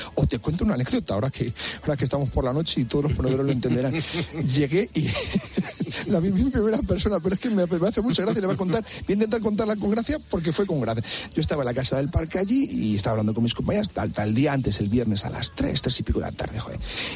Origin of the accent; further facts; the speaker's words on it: Castile and León, Spain; A muerte, además la defiendo a muerte, porque creo en mi tierra, creo en Castilla y León, ¿no?